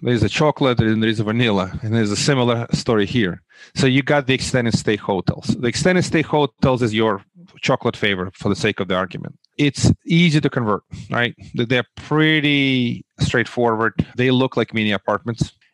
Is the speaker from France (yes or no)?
no; Moldova; also born or lived in Russia; now in United States; So I'm from Russia with love, actually, like James Bond. But I immigrated from the originally from the former Soviet Union in 1989, actually Republic of Moldova. I'm U.S. kind of educated. I went to school here